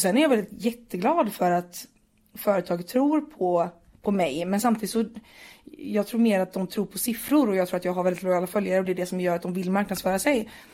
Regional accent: Partille, Västra Götaland County, Sweden; jag är uppvuxen ute i Göteborg, en kommun som heter Partille. Och den kommunen består typ av 30 000 pers.

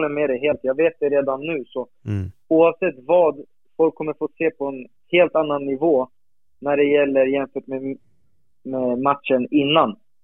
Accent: Gdynia, Pomeranian Voivodeship, Poland; Gdynia där i min hemstad. Jag bor ganska nära

